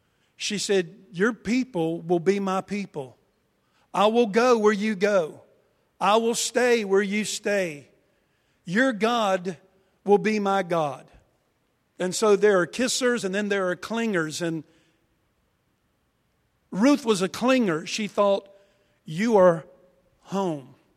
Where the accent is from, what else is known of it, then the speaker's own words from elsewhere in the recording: Wilson, North Carolina, United States; now in Chapel Hill, United States; It was so real that I moved all the way from Wilson, North Carolina, where I grew up, to Chapel Hill, just in order to be with the people I knew I was supposed to walk with.